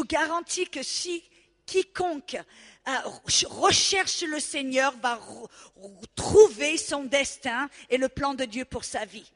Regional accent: south of France, France; moved away as an adult; Je suis française. Je suis née dans le sud de la France. J'ai grandi en France jusqu'à l'âge de 23 ans.

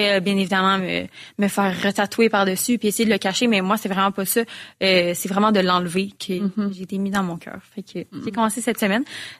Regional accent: Quebec, Canada; c'est quelque chose que on le sait en tant que Québécois

